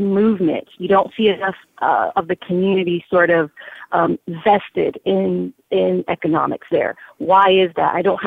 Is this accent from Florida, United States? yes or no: yes; Jacksonville, Florida, United States; now in St. Johns County, United States; we relocated our family from Jacksonville into St. John's County because we have a 7-year-old and a 4-year-old